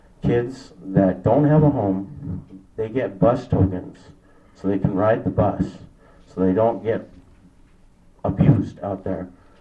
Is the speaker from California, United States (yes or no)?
yes; Los Angeles, California, United States; I know, because I'm from East LA, right?